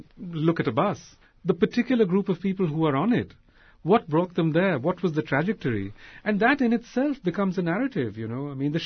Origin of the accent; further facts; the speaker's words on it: India; And, you know, I'm from India, which was, in some sense, one of the major players in this.